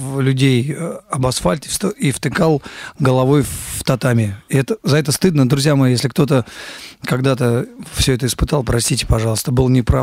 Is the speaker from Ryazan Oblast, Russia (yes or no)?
no; Tomsk, Tomsk Oblast, Russia; Вот, ребята, я из Томска